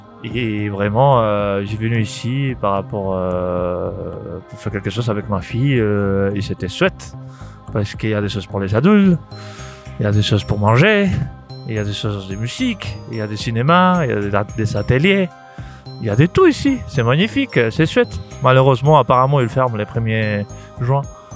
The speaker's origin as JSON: {"language": "French", "country": "Spain", "second_language": "French", "moved": "yes", "said": "Et je suis espagnol, j'habite ici depuis 3 ans"}